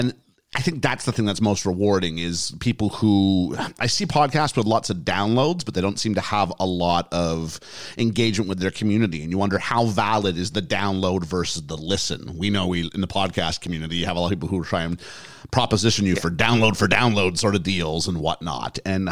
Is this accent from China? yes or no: no; Canada; now in United Kingdom; I'm Canadian, but I've British dual citizenship. My father's British born, my mom's Canadian born. I lived for several years in the UK when I was growing up